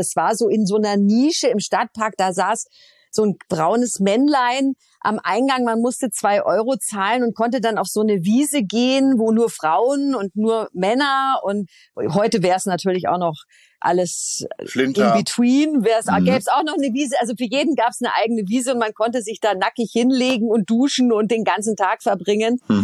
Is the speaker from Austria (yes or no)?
no; Munich, Bavaria, Germany; now in Hamburg, Germany; Also ich muss ja immer noch an mir arbeiten als Bayerin, dass ich nicht die ganze Zeit schimpfe.